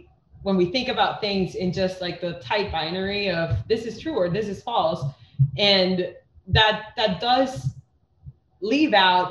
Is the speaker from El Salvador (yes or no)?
yes; El Salvador; I am from El Salvador